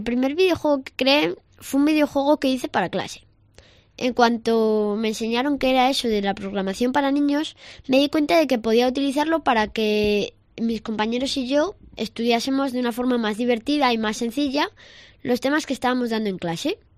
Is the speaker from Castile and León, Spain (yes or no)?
yes; Villanubla, Castile and León, Spain; Que era un proyecto para promocionar mi pueblo, Villanubla.